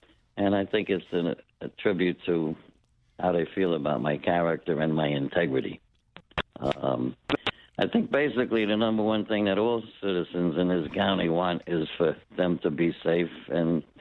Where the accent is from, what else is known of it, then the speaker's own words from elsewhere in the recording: Woodside, New York, United States; Well, I live in Queens my whole life. I grew up in Woodside. And then spent the last 30 years in Richmond Hill.